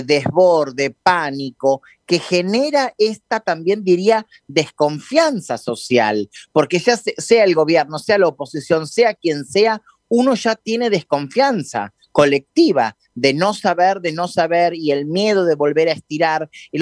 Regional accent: Argentina; estamos con la expectativa y con esas ganas de salir adelante como país, como sociedad, como argentino

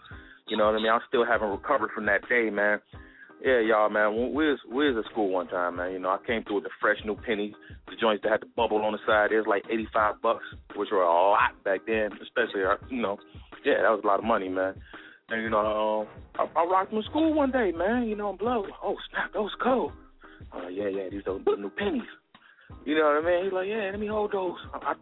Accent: Detroit, Michigan, United States; And I want to be able to tell people, you know, how, what it was like growing up in Detroit and some of the fun we had and some of the things that inspired us

